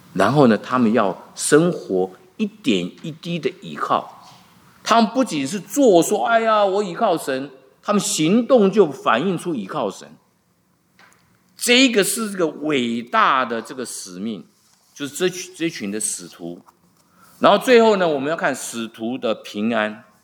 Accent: China; 因为我们中国人经过了这么很多很多年前那种饥荒

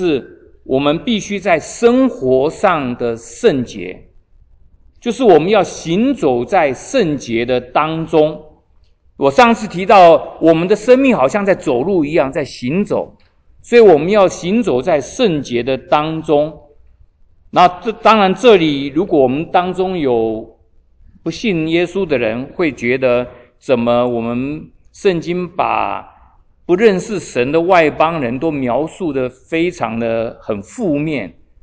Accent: China; 我们中国人中文字的爱呢

